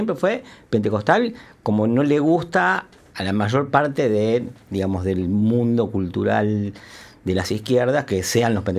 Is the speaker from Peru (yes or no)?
no; Argentina; Yo vengo de Argentina, no sé exactamente cómo es en Uruguay